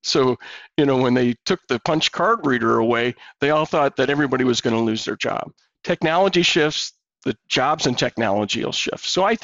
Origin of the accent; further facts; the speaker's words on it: Michigan, United States; I played 12 years of hockey growing up in Michigan.